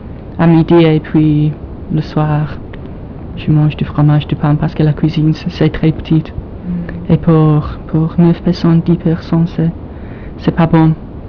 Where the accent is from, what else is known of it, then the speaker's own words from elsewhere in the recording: England, United Kingdom; French is a second language; Les Français savent tout de suite que je suis anglais.